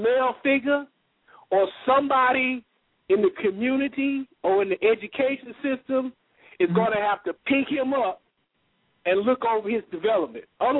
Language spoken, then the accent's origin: English; Nashville, Tennessee, United States; I'm from Nashville. I grew up near Tennessee State, one of the homes of Black Panthers, Fish University.